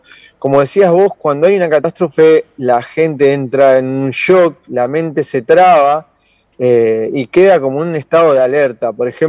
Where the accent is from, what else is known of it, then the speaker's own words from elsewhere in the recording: La Plata, Buenos Aires Province, Argentina; yo soy de la ciudad de La Plata, me vine acá, estoy en este momento en el Bolsón